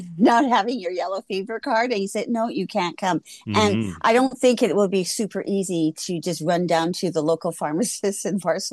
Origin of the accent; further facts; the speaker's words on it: Canada; As a Canadian, I didn't need the visa for the Gambia, but I did need it for Ghana.